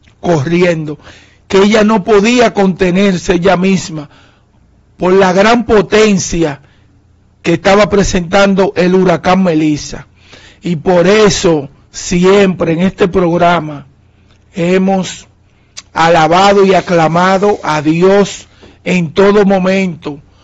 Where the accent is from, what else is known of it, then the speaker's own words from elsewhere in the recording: Dominican Republic; como población y como dominicanos que somos